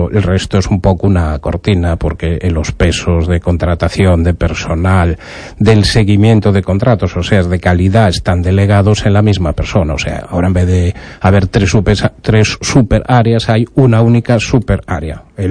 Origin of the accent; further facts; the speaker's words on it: Betanzos, Galicia, Spain; born there; Para una ciudad como Betanzos, donde yo nací, porque tenemos título de ciudad. Iba a decir pueblo, pero no quiero que se cabre. No quiero que la gente se cabre con mi ciudad natal.